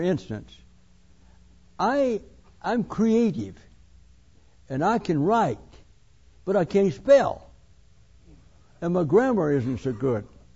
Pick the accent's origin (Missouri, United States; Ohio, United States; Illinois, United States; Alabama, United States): Alabama, United States; She was from Minnesota. I'm from Alabama. She's a country girl, raised poor. I'm a country boy, raised poor